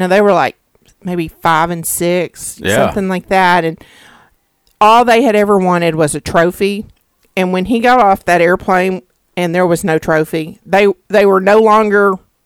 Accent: Hot Springs, Arkansas, United States; because I grew up in Hot Springs

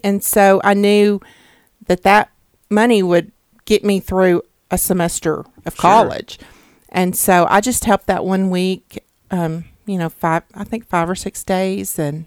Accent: Hot Springs, Arkansas, United States; because I grew up in Hot Springs

